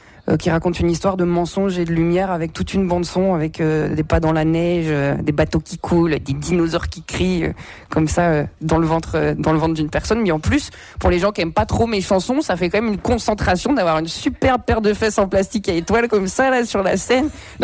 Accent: Hauts-de-France, France; now in Paris, France; Moi, j'habite à Paris, puis je viens du Pas-de-Calais.

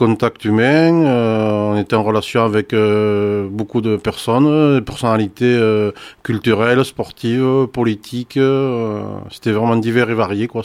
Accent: Figeac, Occitanie, France; j'ai 48 ans, je suis né à Figeac, j'ai toujours habité dans la région

